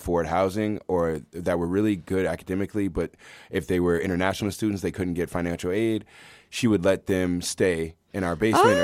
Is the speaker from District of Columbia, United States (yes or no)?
yes; Washington, District of Columbia, United States; Washington, D.C.